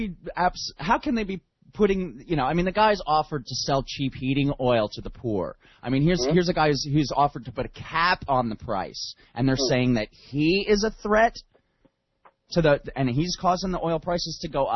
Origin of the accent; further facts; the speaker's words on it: New Jersey, United States; I grew up in the New York tri-state area in Jersey.